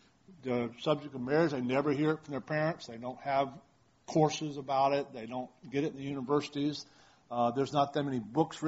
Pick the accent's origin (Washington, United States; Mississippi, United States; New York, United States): Mississippi, United States; accent: Southern; also born or lived in Alabama; now in Colorado, United States; even though I'm from Colorado, I was born in the South, spent the first 32 years in Mississippi and Alabama.